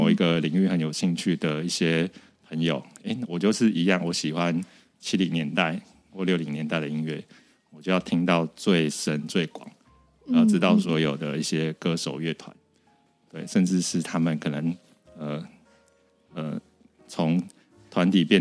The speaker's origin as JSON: {"language": "Chinese", "town": "Sanchong", "region": "New Taipei", "country": "Taiwan", "tie": "born or raised there", "said": "我真的是一个从小在三重菜市场长大的小孩"}